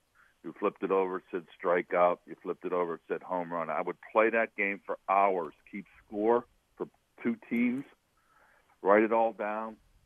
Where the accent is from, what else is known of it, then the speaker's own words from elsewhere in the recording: Cornwall, Pennsylvania, United States; We moved when I was seven, so I grew up in a little town called Cornwall, Pennsylvania, in Lebanon County, Joe.